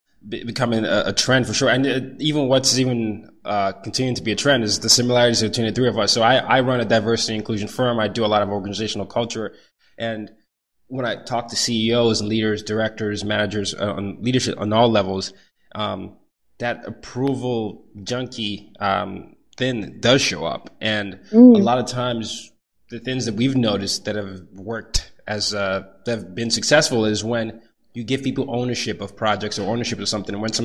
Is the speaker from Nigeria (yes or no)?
yes; Nigeria; And I grew up in Nigeria where it was a rite of passage to show how many times belt marks were all over your face.